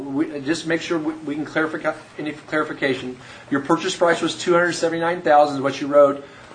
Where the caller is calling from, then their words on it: Missouri, United States; I'm calling from Taney County, Missouri on the Board of Equalization.